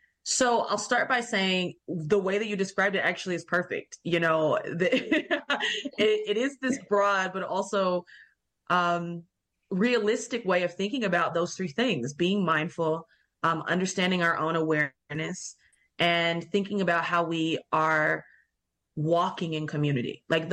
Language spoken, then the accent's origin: English; the South, United States; someone who lives in a Black body, which I have obviously grown up in, I'm from the South of the United States.